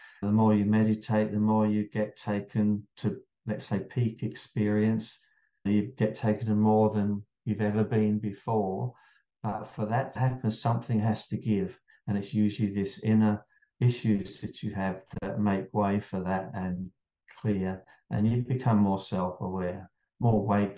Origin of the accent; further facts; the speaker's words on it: England, United Kingdom; now in Australia; "Oh, what part of your Australia are you from?" I'm like, "What? I'm English." But yeah, you don't notice how your accent changes